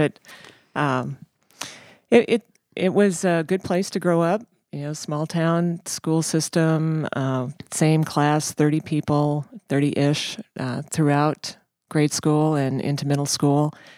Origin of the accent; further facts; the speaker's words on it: Kimball, South Dakota, United States; I grew up in Kimball, South Dakota, lived in a two-story, four-square house on Main Street in Kimball.